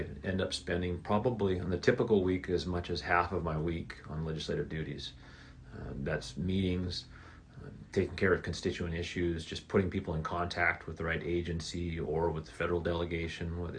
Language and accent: English; Bonners Ferry, Idaho, United States; also born or lived in Washington; we were back home by the time before I can remember. And so I grew up on Pine Street a little bit, and then we moved to Bonner's Ferry. So I grew up, been here all my life, other than my Navy time